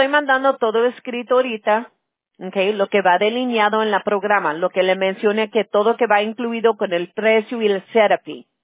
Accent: California, United States; yo soy de California, pero mis abuelos eran de México. Uno del DF y el otro de Chihuahua.

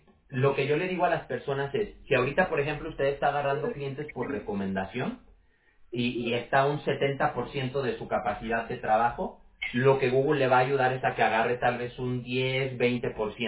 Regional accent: Mexico City, Mexico; now in California, United States; Yo también soy de México. De hecho, yo nací en la Ciudad de México, pero ya tiene como 20 años que me moví aquí a California.

